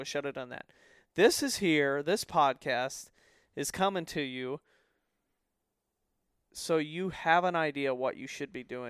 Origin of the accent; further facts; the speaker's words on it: the Ozarks, United States; You know, my hometown, I think back to there's this giant deer everybody's talking about. And, you know, giant for the Ozarks.